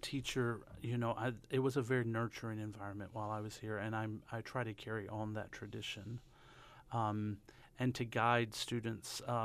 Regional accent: High Point, North Carolina, United States; accent: Southern; Yeah, well, I grew up in North Carolina. I have a hand of Southern accent, you may have heard.

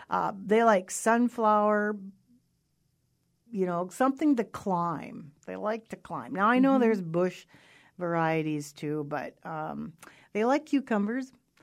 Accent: North Dakota, United States; and I come from Mandan Indian country

